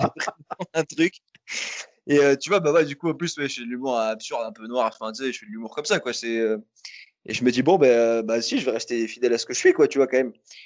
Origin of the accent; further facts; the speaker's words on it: Toulouse, Occitanie, France; on va en ville avec ma caisse, je suis de Toulouse